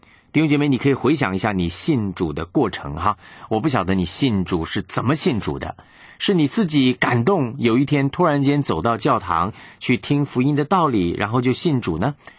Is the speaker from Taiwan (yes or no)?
no; China; 这个我们中国人说这个眼见为凭啊